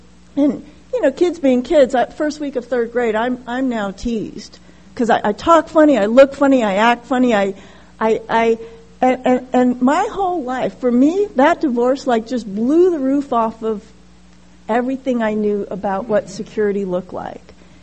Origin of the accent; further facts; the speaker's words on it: Hawaii, United States; In fact, growing up in Hawaii, or at least in my household, the Chinese household, there's no flinging frying pans or punching walls.